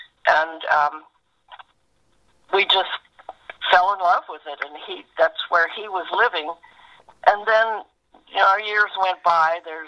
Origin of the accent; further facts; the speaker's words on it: Indianapolis, Indiana, United States; born there; I was born right here in Indianapolis. In 1934.